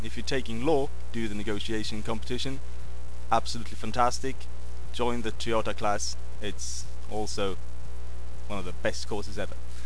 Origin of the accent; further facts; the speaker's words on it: Sweden; I'm from Sweden and now sitting on the New Pace office